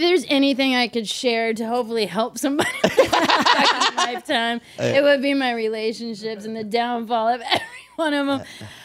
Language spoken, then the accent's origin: English; the South, United States; And growing up in the South, primarily it is all white people.